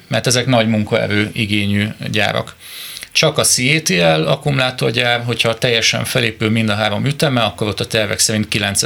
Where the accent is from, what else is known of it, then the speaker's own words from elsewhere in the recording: Debrecen, Hajdú-Bihar, Hungary; hogy debreceniként beszéljek arról